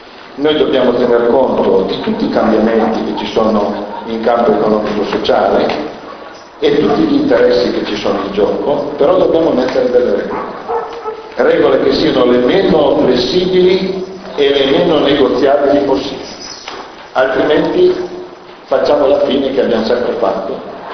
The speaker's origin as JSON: {"language": "Italian", "town": "Isola d'Asti", "region": "Piedmont", "country": "Italy", "said": "Io vengo da Isola d'Asti, sono della Valle Tano e della Val Tiglione."}